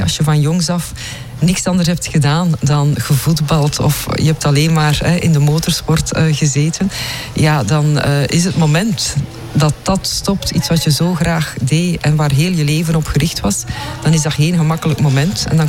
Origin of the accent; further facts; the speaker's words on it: Denderleeuw, Flanders, Belgium; Ik kom uit Denderleeuw.